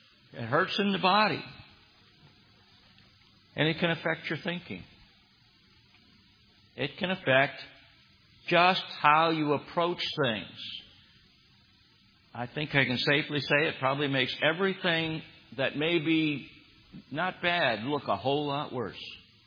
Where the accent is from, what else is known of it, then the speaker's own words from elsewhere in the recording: Michigan, United States; also born or lived in Ohio; I'm from Michigan. I remember the last World Series in Detroit.